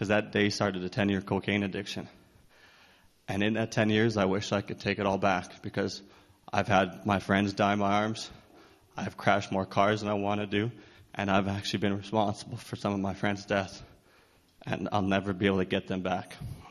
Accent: Lamont, Alberta, Canada; also born or lived in Sundre; I was born in Sundre, Alberta, but we moved up to a farm northeast of Lamont, Alberta, when I was four, so in 96.

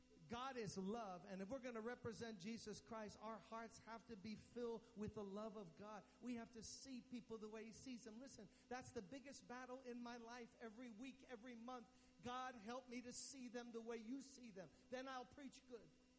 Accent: New York City, New York, United States; I come from New York City.

